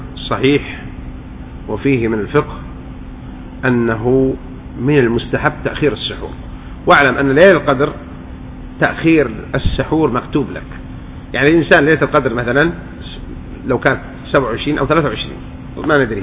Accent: Saudi Arabia; الحمد لله نعم كثرت في بلدنا الخليج خاصة السعودية المملكة العربية السعودية

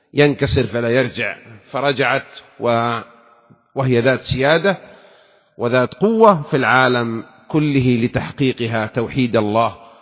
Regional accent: Saudi Arabia; والصف في بلادنا المملكة العربية السعودية لنكون صفا واحدا على الحق

